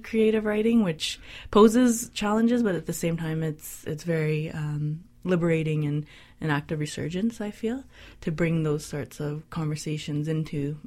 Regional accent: Ontario, Canada; I come from Keashkazaging Anishinaabeg near Thunder Bay, Ontario

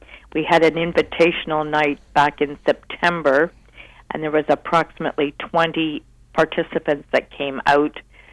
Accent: Brampton, Ontario, Canada; I'm from the Brampton area, and we had a program going for 30-some years down there.

